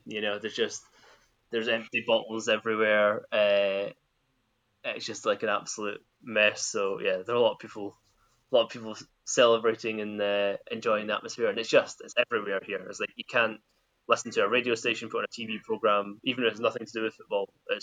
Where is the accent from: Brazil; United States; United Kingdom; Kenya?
United Kingdom; Scotland; Two things to come back to as a Scotsman.